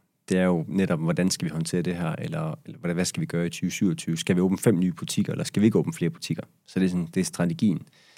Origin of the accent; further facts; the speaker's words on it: Jutland, Denmark; Fordi for os er vi er jo jyder